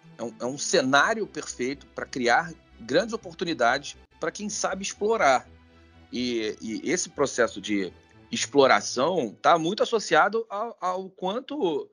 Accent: Rio de Janeiro, Brazil; eu sou do Méier, pra galera que não é do Rio.

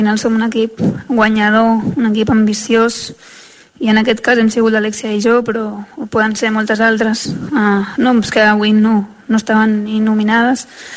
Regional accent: Ribes, Catalonia, Spain; Ribes és El meu poble ho ha estat sempre i ho serà sempre. De fet, segueixo vivint allà perquè com a casa enlloc, no, diuen.

